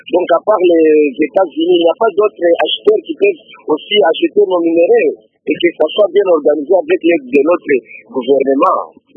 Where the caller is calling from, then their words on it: Kamina, Haut-Lomami, DR Congo; je suis présentement à Kamina. Je voulais dire ceci, parce que moi, je viens de l'Ikasi